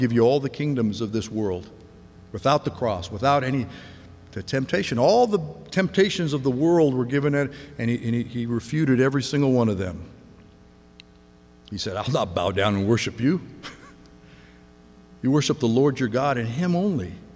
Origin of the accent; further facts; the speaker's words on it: United States; I'm an American.